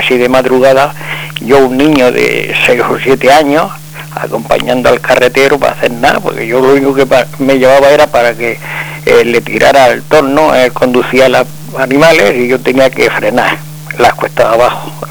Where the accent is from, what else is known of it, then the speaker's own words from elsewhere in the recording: Region of Murcia, Spain; born there; nacimos en, no en el Chaparrá, cerquita del Chaparrá, pero nuestro campo se seguirá llamando Cajitán, que es una gran meseta de la comunidad murciana